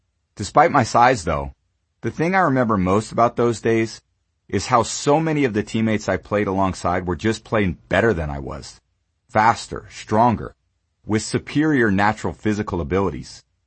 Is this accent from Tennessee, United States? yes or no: no; California, United States; for a kid growing up in the Bay Area and loving football and sports in general as much as I did